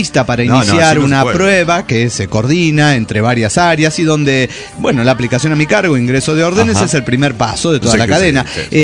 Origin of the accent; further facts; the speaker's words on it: Monterrey, Nuevo León, Mexico; de Monterrey, Nuevo León, México.